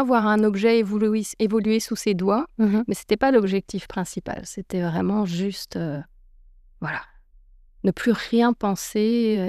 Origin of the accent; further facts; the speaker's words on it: Brittany, France; on est toutes les deux bretonnes. Toutes les deux bretonnes de la côte sud, ce qui est encore plus rare. Donc voilà … Je suis arrivée en Belgique en 1999